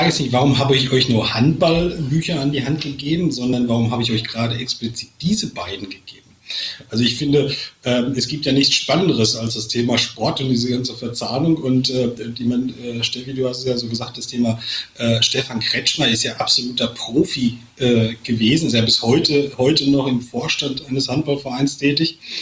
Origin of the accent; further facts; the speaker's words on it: North Rhine-Westphalia, Germany; Ich komme aus dem Sauerland